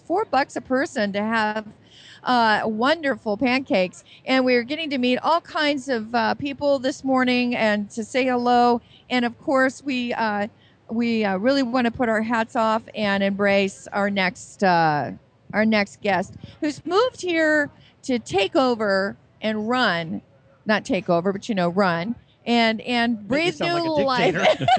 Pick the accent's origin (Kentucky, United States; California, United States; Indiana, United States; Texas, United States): California, United States; Placerville; I grew up outside of Placerville. We had a rodeo that was kind of a small town feel.